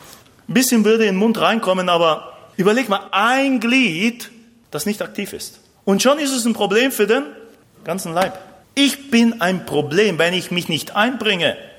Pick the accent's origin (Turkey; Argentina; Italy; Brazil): Argentina; German is a second language; Also bei uns in Argentinien gibt es immer oft Streik und dann streiken die Busse, dann streiken die Züge und es gibt immer jemand, der streikt.